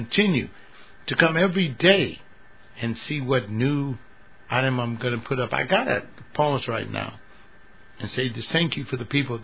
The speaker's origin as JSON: {"language": "English", "country": "United States", "said": "I'm an American. So since I'm an American, I'm a fleshly person."}